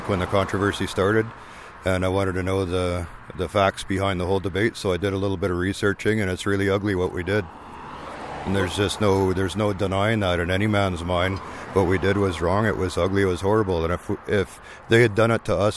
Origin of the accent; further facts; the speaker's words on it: Prince George, British Columbia, Canada; I'm from Prince George, and I'm just out here doing what I think is right.